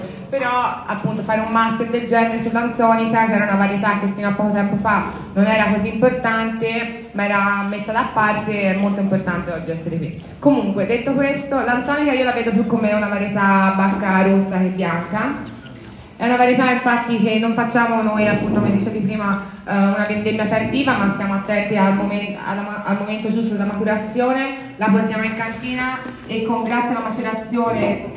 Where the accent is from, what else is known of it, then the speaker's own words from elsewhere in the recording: Florence, Tuscany, Italy; io sono di Firenze, non so se si sente un po' più con l'accento.